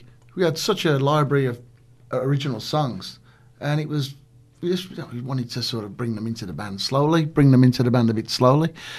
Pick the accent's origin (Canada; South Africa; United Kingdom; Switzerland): United Kingdom; Birmingham, West Midlands; And I'm from Birmingham, UK.